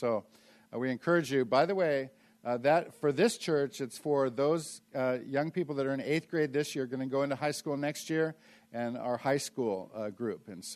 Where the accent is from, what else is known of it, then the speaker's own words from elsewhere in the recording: Los Angeles, California, United States; So I'm from East LA. So I am an Angeleno, if you want to call it that.